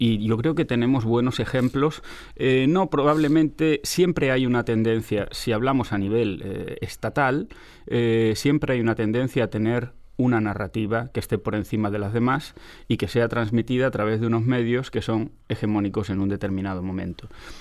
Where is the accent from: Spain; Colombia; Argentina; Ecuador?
Spain; Andalusia; mi memoria familiar, mi memoria como español, mi memoria como andaluz